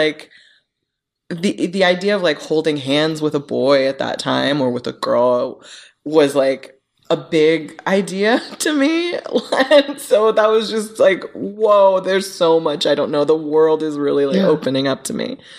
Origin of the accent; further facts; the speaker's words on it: Seattle, Washington, United States; also born or lived in Germany / Hawaii / San Diego; I was born in Germany. Both my parents were in the military. So I lived in Hawaii, San Diego, Seattle.